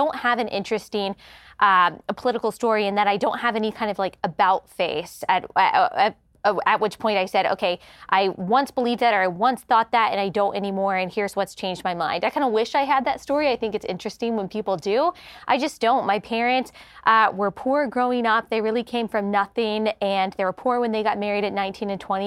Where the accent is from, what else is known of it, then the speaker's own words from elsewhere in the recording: Dallas, Texas, United States; Because I grew up in the Bible Belt in Dallas, and I went to a Christian school, kindergarten through 12th grade.